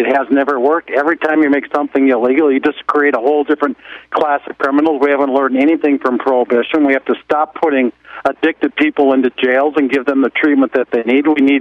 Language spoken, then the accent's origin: English; Annandale, Virginia, United States; But he walked my hometown Annandale 4th of July parade in 1996.